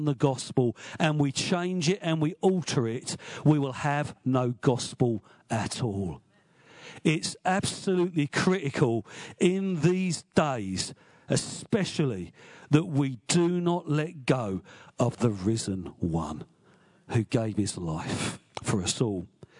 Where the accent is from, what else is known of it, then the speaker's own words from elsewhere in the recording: Luton, East of England, United Kingdom; You heard, I'm from Luton, of all places.